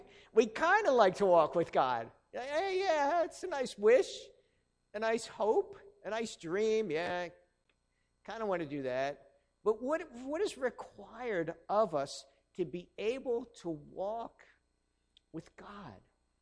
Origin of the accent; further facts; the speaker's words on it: Northeast, United States; I'm from the Northeast, all right?